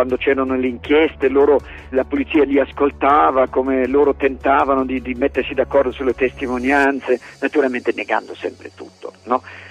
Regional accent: Germany; Italian is a second language; now in Italy; io sono tedesco

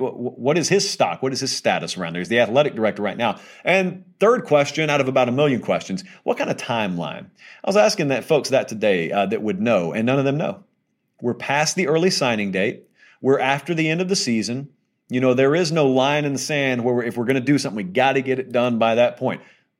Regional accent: the South, United States; I'm from the South.

